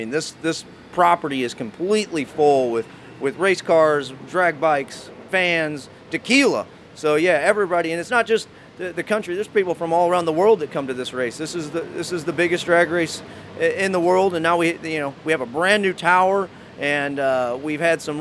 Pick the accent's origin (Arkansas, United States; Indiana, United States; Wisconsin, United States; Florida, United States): Indiana, United States; now in Illinois, United States; I'm a Hoosier, born and raised in Indiana, moved to Illinois.